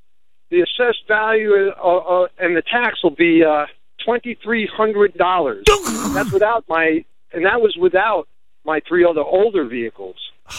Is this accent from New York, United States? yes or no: yes; New York, United States; moved away; because I'm from New York.